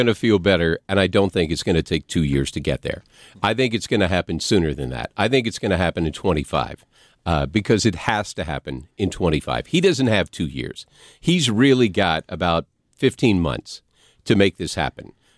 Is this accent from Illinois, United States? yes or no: no; St. Louis, Missouri, United States; But we say we're from St. Louis.